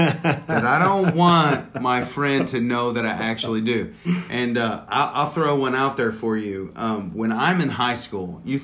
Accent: the South, United States; Like, we would do singings, is what we call it in the South. Okay? So I grew up

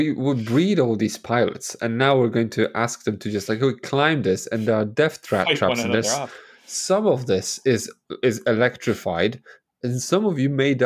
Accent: Poland; And in where I grew up in Poland

